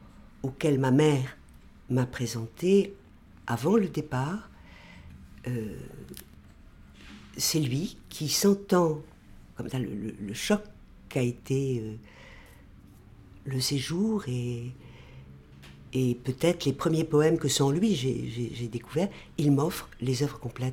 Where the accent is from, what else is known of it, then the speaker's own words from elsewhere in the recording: France; J'étais française, ma langue maternelle était le français, mais l'autre langue, c'était celle que je choisissais.